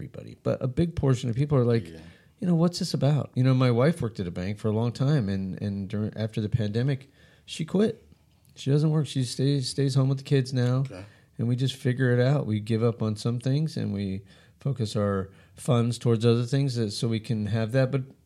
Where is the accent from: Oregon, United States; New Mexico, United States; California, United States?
New Mexico, United States; I grew up in New Mexico.